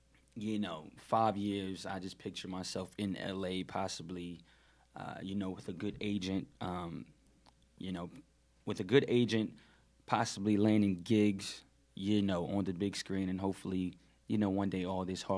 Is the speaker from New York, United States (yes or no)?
no; Raleigh, North Carolina, United States; just the stuff growing up in South Raleigh, just the stuff I saw